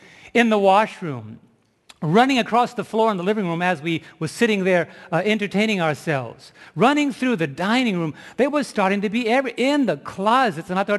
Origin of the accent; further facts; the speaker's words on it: New York, United States; I was raised in New York where the only thing you do with a mouse is kill it.